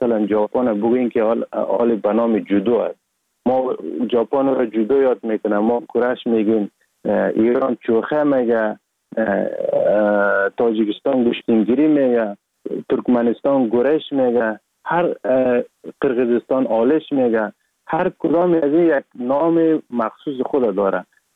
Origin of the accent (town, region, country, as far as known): Sheberghan, Jowzjan, Afghanistan; born or raised there; also born or lived in Sar-e Pol